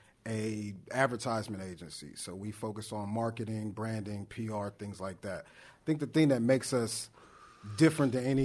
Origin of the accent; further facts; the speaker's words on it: Los Angeles, California, United States; I am. I'm from Watts.